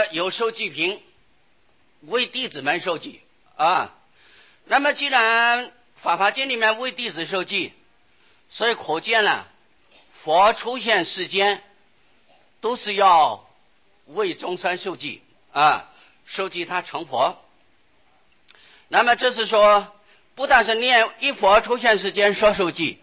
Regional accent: China; 因为我们中国人的习惯啊，喜欢简略。

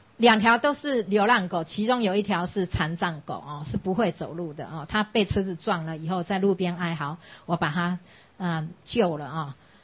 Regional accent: Taiwan; 所以这就是为什么你我会出生在这个台湾，就是我们在台湾共同生活

